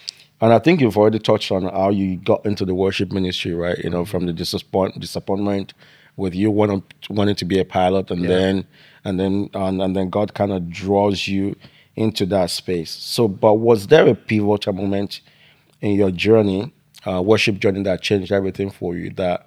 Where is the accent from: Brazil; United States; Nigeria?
Nigeria; I remember growing up in Nigeria